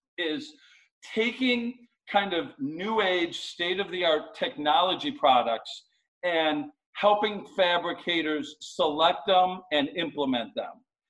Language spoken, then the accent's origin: English; Chicago, Illinois, United States; I'm from Chicago. I talk a lot and I talk fast.